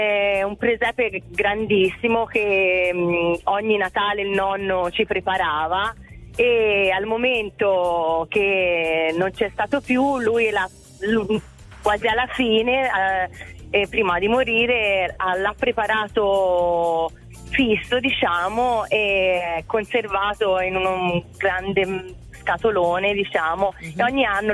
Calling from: Tuscany, Italy; Siamo da Pontacco in provincia di Pisa.

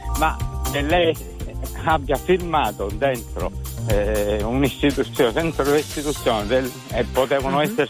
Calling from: Messina, Sicily, Italy; Buongiorno, siamo da Messina

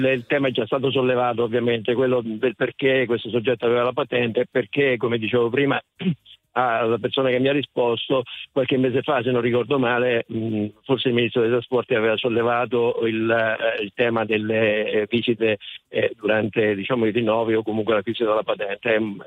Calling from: Fermo, Marche, Italy; Siamo da Fermo.

